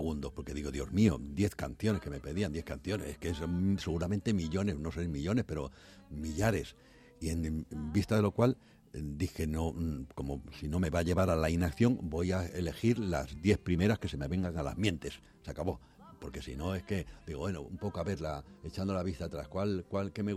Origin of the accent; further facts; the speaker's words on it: Morocco; moved away as an adult; porque yo nací y viví en Marruecos durante 20 años